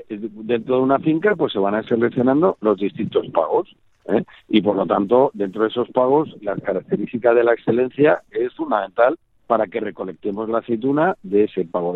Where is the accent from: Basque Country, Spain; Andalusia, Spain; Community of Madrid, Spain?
Andalusia, Spain; Jaén; que somos de Jaén, aquí de Andaluces.